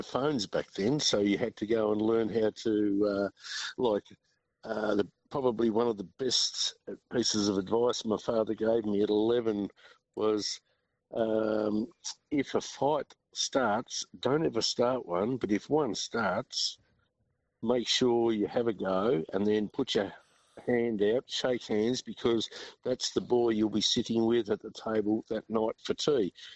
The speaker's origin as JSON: {"language": "English", "town": "Rosebery", "region": "Tasmania", "country": "Australia", "tie": "born there", "said": "Well, I was born in Rosebery and I was the eldest of six children."}